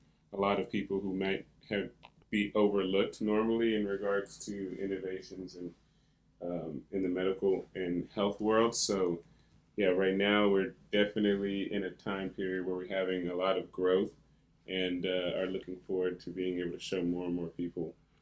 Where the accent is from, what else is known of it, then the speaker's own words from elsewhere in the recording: Oklahoma, United States; born there; also born or lived in Texas; now in New York, United States; Yeah, so I was born in Oklahoma. I really have been all over now, from Oklahoma to Texas to Africa and Asia and Europe and South America